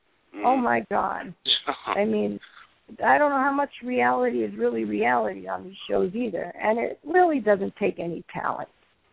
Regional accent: Brooklyn, New York, United States; Yeah, I lived here most, you know, half of my life, I could say. I'm from Brooklyn.

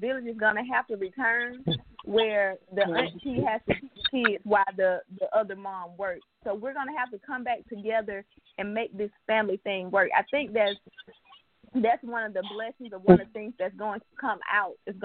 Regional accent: Pittsview, Alabama, United States; I know where I grew up in Pittsview, we were all close.

